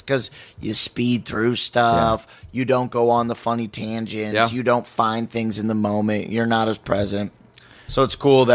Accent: Seattle, Washington, United States; I'm from Seattle. It's beautiful.

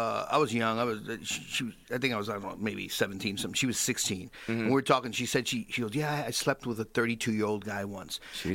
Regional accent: Bronx, New York, United States; I grew up in the Bronx. Yeah, I grew up in the Bronx.

